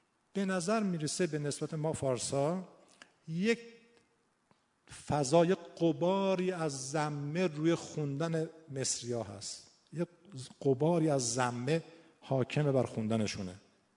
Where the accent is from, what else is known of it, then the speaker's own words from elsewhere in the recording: Iran; آخرش ما ایرانی هستیم.